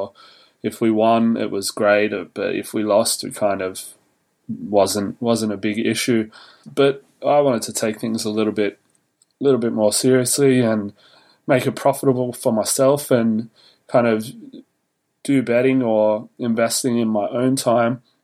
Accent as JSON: {"language": "English", "town": "Sydney", "region": "New South Wales", "country": "Australia", "said": "and I'm from Sydney, Australia."}